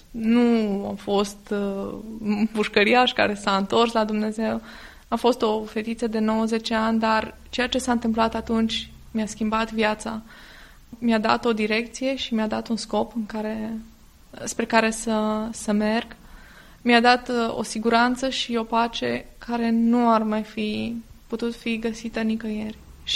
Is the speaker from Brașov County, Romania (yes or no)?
no; Brazi, Prahova, Romania; born there; M-am născut în Comuna Braz, din județul Prahova.